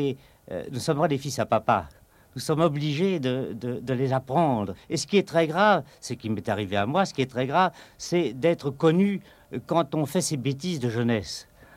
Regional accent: France; il y a beaucoup de poètes chez nous, en France

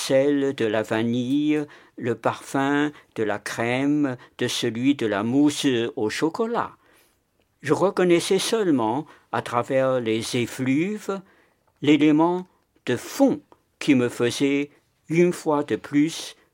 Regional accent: China; En tant que Chinois, je sais parfaitement les apprécier

